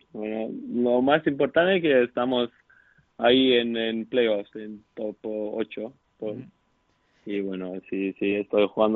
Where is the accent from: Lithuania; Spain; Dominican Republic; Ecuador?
Lithuania; Kaunas, Kaunas County; Spanish is a second language; es mi ciudad, toda mi familia aquí, soy de Kaunas y bueno, es mi comfort zone